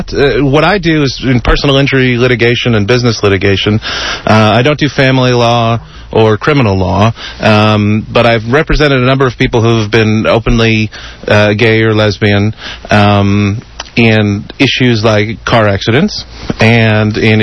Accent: New Jersey, United States; moved away as an adult; now in Houston, United States; Well, I grew up in New Jersey, but I got down here to Texas, as they say in the cliche, as soon as I could.

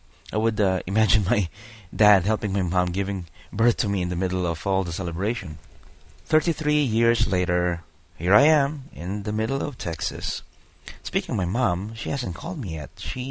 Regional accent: Philippines; now in Houston, United States; I am a Filipino gay cub residing in the suburbs of Houston.

